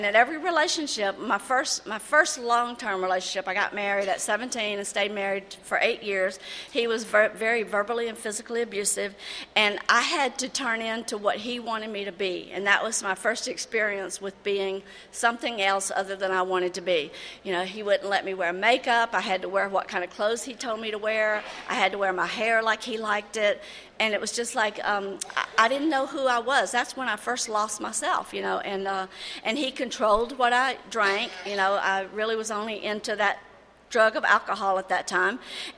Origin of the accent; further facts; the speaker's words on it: Tennessee, United States; I'm from Tennessee. When I was growing up, this is what came to mind. I grew up in a very large family.